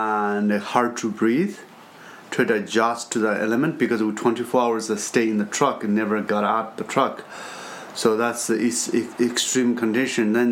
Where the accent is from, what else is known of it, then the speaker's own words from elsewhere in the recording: Tibet, China; English is a second language; moved away as an adult; both of my wife, Dolkar, and I come from, born and raised in Tibet.